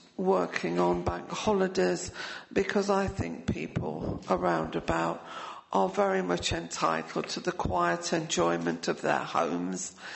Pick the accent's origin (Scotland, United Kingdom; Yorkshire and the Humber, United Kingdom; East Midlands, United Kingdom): East Midlands, United Kingdom; Nottingham; I come from Nottingham. Nottingham traditionally has gone to work early.